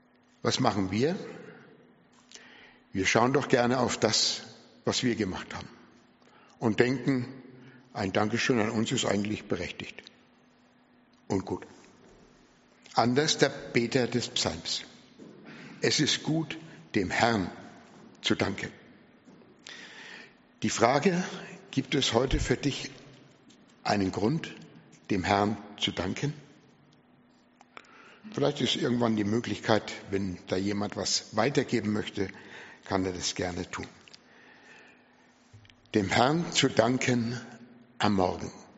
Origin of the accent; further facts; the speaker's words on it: Bamberg, Bavaria, Germany; born there; also born or lived in Hof; Ich bin gebürtiger Bamberger. Nach unserer Hochzeit meiner Frau haben wir 54 Jahre in Hof gelebt, auch dort zur Gemeinde gehört